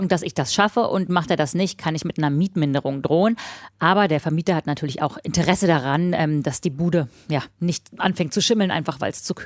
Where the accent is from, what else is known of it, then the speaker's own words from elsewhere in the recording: Berlin, Germany; born there; aber ich als gebürtige Berlinerin werde wirklich manchmal noch von Leuten gefragt, wenn ich sage, ich komme aus Berlin, kommst du aus dem Osten oder aus dem Westen?